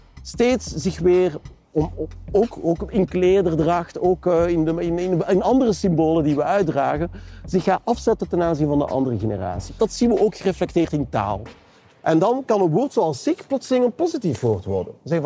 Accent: Belgium; Ik ben bijvoorbeeld een Belg met mijn accent

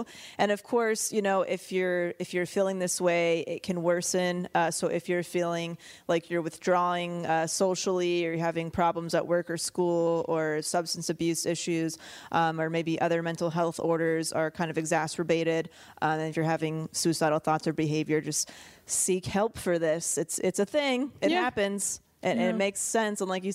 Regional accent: California, United States; but it makes sense because growing up in California, it's like, yeah, I sleep when it's dark.

